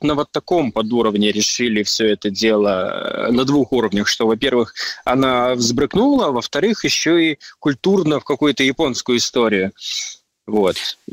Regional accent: Kazakhstan; Я сам из Казахстана

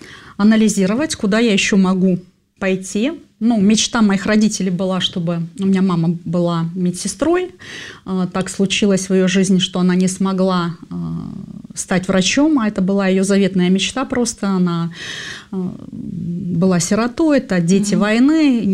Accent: Almaty, Almaty Region, Kazakhstan; born there; Я родилась в Казахстане, на юге Казахстана, в Алма-Ате, недалеко от Алматы, 30 километров.

